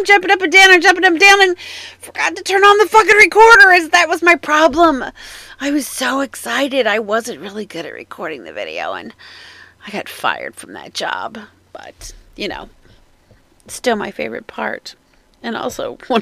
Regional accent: Midwest, United States; But you know, I grew up in the Midwest, and I was used to driving in the fucking rain and the fucking snow and the ice and the black ice

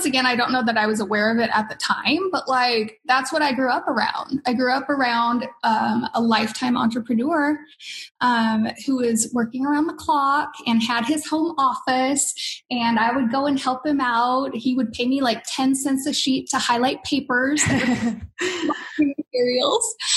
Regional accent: Sandy, Oregon, United States; So the background is that I was born in Portland, but I grew up on like a little farm outside of Portland, like 45 minutes outside of Portland in a little town called Sandy.

